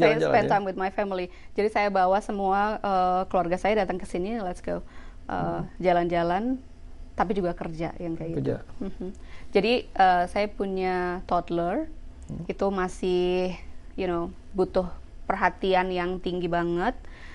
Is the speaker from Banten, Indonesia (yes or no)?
no; Salatiga, Central Java, Indonesia; Iya, saya dari Salatiga, besar di Salatiga.